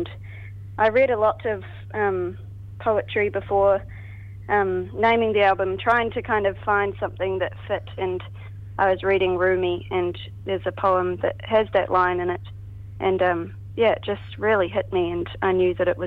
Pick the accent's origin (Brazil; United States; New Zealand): New Zealand; Arrowtown, Otago; now in Auckland, New Zealand; Yeah, I grew up in Arrowtown, and I started writing this album the day that I moved from Arrowtown to Auckland